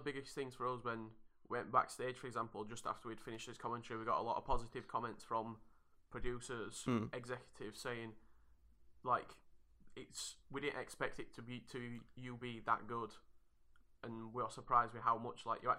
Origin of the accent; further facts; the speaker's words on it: Yorkshire and the Humber, United Kingdom; Like, I'm from Yorkshire, so we covered a lot of Yorkshire teams, like live phone-ins.